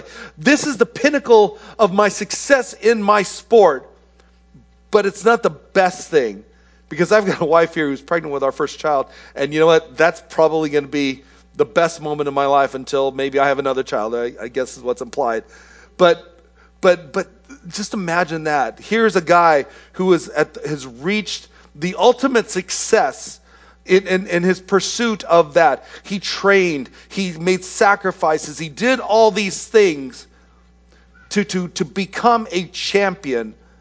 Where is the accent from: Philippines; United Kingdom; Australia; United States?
Philippines; And so as a Filipino, I had some interest in what was going on in that.